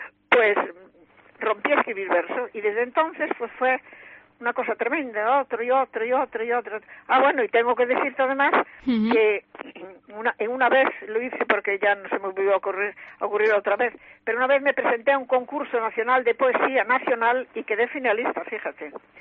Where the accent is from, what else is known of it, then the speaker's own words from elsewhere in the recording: Caldas de Reis, Galicia, Spain; empecé haciendo escribiendo cosas de corresponsal de mi pueblo, que es Caldas de Reyes, en el Faro de Vigo